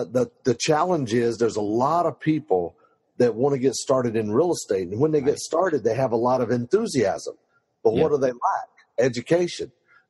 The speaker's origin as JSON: {"language": "English", "town": "Lake Wylie", "region": "South Carolina", "country": "United States", "said": "Yeah, I'm from Lake Wylie, South Carolina. I remember back in the 80s, man, I'm 57 years old"}